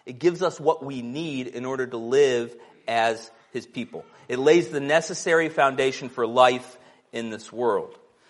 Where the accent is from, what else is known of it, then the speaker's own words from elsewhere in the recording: Miami, Florida, United States; I grew up in Miami. I thought there was like 10 stars in the sky.